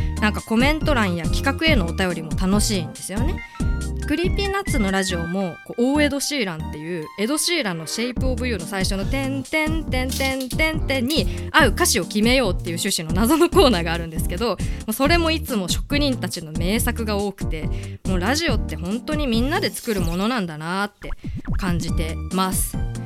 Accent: Yamanashi, Japan; 私山梨出身なんですけど、その地元山梨の放送局 FM 富士です

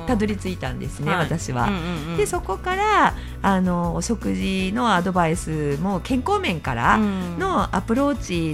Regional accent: Nagasaki, Japan; moved away as an adult; now in Tokyo, Japan; 2019年の12月24日に東京に上京してきたので

